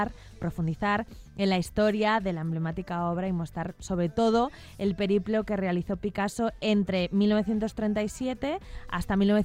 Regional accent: Santander, Cantabria, Spain; si soy de Santander, como yo...

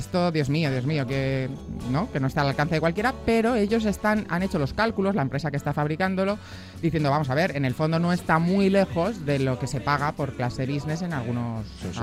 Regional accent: Sigüenza, Castilla-La Mancha, Spain; Yo por mi pueblo lo que haga falta. Como todos sabéis, efectivamente, soy de Sigüenza

